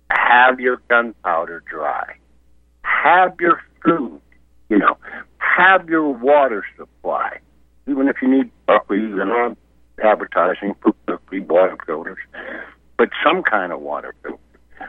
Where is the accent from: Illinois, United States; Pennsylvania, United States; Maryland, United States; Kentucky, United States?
Pennsylvania, United States; Greensburg; also born or lived in Homestead; I wasn't born in Greensburg. I was born in Homestead. And then our family moved to Greensburg.